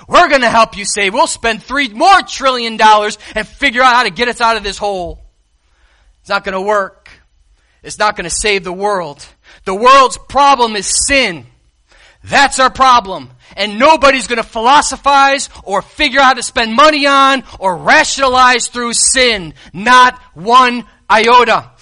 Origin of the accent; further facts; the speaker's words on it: Alaska, United States; Now, you know we're all from Alaska. And if you heard the story, living in the coldest inhabited place of North America for a ways, we saw some cold temperatures.